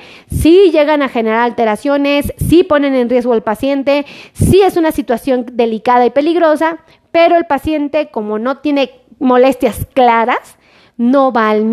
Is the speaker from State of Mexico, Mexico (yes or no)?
no; Mexico City, Mexico; Yo soy del DF